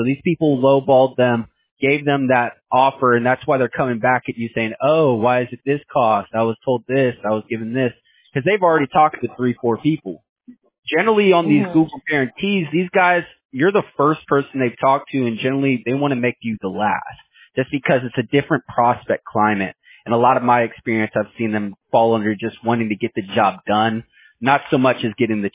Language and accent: English; Houston, Texas, United States; So I'm actually born and raised from Houston.